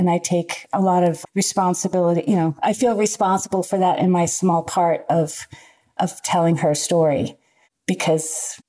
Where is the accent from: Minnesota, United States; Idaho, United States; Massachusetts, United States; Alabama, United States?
Massachusetts, United States; I grew up outside Boston, and PBS, you know, WGBH, PBS was our form of entertainment.